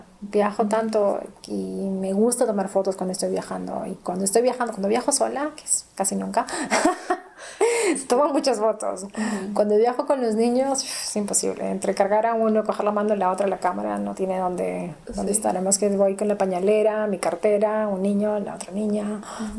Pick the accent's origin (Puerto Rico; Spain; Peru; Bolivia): Peru; cuando yo crecí en el Perú, la playa es desértica. Toda la costa peruana es un desierto.